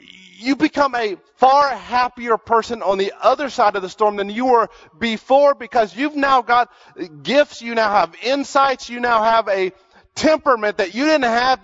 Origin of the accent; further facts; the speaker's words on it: North Carolina, United States; also born or lived in Pennsylvania; We lived in Pennsylvania. I was born in Pennsylvania. And we moved to North Carolina a month after I turned 6.